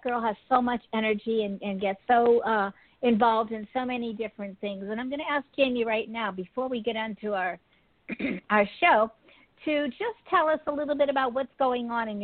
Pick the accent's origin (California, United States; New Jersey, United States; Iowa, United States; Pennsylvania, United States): Pennsylvania, United States; Pittsburgh; born there; I was born in the Pittsburgh area and went to college in the Pittsburgh area.